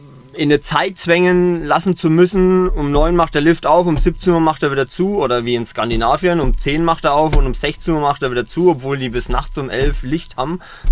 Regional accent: Coburg, Bavaria, Germany; Und bei uns zu Hause in Coburg gab es gar nichts.

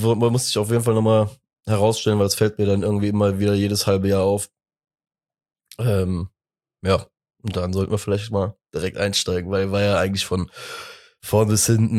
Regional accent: Cologne, North Rhine-Westphalia, Germany; Klar, und als Kölner dann beim Derby halt vielleicht auf der Bank zu sitzen

